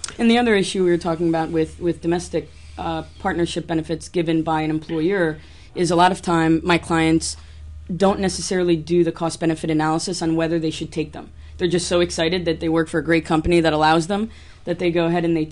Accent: Canada; I'm Canadian, dual citizen, the U.S. and Canada.

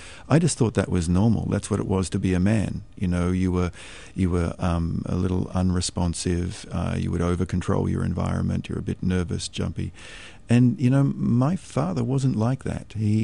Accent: Australia; I grew up in Australia, you can probably tell my accent, I'm a little further south than Georgia.

